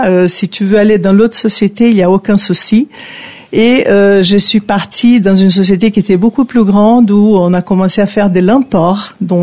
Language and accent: French; Brazil; French is a second language; moved away as an adult; now in France; En fait, je suis brésilienne. Je suis arrivée en France il y a déjà quelques